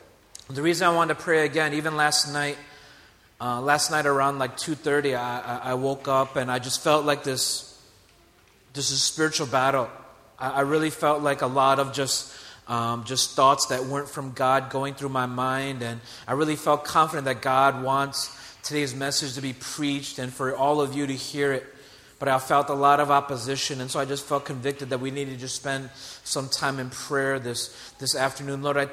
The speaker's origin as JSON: {"language": "English", "country": "United States", "tie": "born there", "said": "I am actually from India. Well, my parents are from India. I was born in the States, but they're from India."}